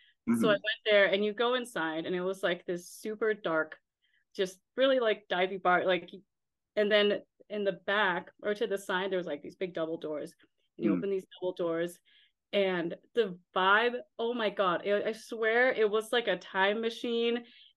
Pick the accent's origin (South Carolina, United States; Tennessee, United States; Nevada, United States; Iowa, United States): Nevada, United States; Las Vegas; I'm from Las Vegas.